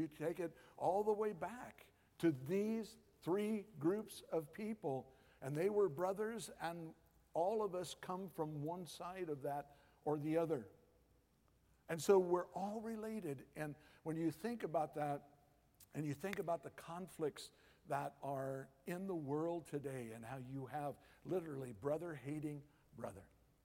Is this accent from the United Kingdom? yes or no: yes; United Kingdom; I not only am Scottish, but I'm English too